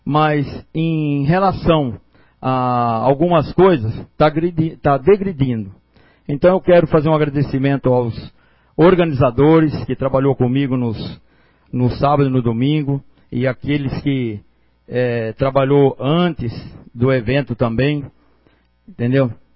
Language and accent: Portuguese; Jataizinho, Paraná, Brazil; also born or lived in São Caetano do Sul; uma cidade tão pequena como Jataizinho, e eu vim de uma cidade de São Caetano do Sul, voltei para minha cidade natal, para tentar fazer alguma coisa pela essa cidade, nesses 12 anos.